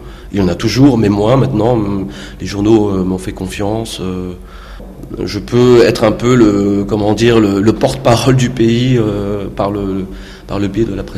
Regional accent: Madagascar; en tant que malgache, c'est-à-dire malgache revenu au pays

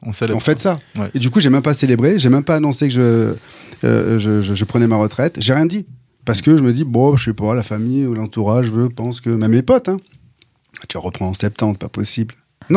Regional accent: Pau, Nouvelle-Aquitaine, France; je viens de Pau

